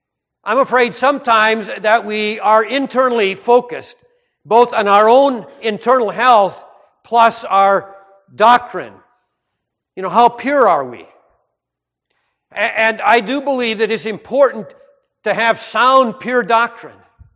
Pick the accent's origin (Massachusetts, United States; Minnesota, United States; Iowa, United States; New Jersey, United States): Minnesota, United States; Duluth; And I did see where I grew up in Duluth, Minnesota.